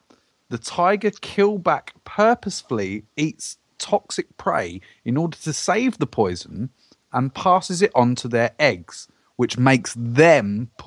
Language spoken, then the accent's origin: English; England, United Kingdom; We're English. It's our language.